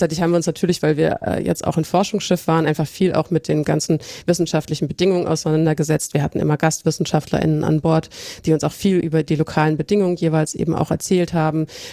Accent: North Rhine-Westphalia, Germany; Ich bin jetzt im Ruhrgebiet groß geworden. Das ist jetzt nicht für seine Naturschönheit bekannt.

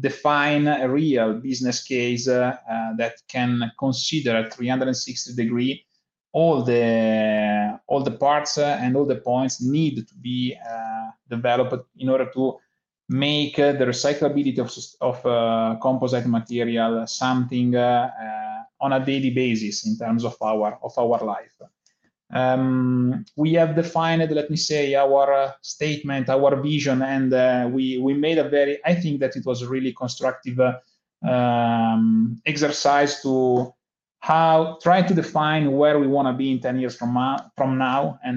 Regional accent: Bergamo, Lombardy, Italy; English is a second language; Yeah, I'm from Italy. I'm located nearby Milan in Bergamo, that is the northern part of Italy.

